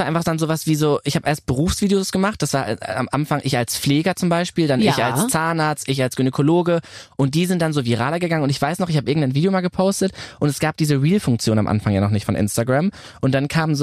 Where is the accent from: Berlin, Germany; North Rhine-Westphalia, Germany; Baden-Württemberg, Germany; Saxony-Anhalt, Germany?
North Rhine-Westphalia, Germany; Und ich bin ja aus dem Ruhrgebiet und es gab ganz oft diese Friseure Unisex.